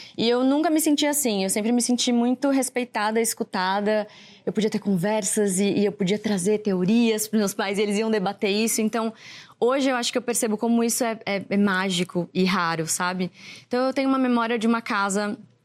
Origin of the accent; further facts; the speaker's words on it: São Paulo, Brazil; De São Paulo, meu pai é de São Paulo, minha mãe é de Maringá, no Paraná.